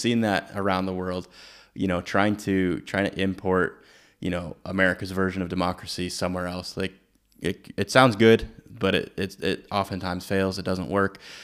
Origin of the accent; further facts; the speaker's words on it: Canada; I, as a Canadian